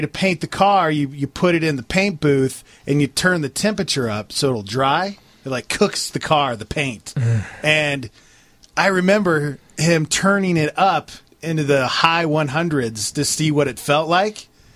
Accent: Montana, United States; Oh, yeah. I grew up in Montana. That wind chill would hit.

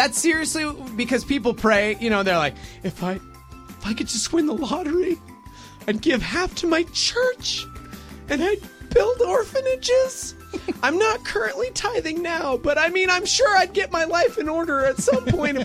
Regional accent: Texas, United States; Because we're from Texas, and we drove a Suburban.

